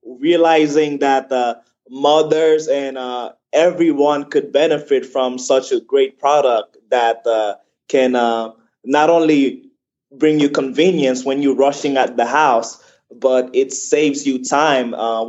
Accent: Haiti; me being Haitian and Chris being of Jamaican descendant, people from the island, we share our culture through food.

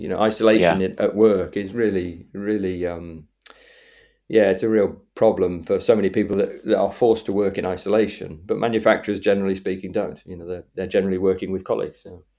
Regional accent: West Midlands, United Kingdom; I'm from Shropshire as well

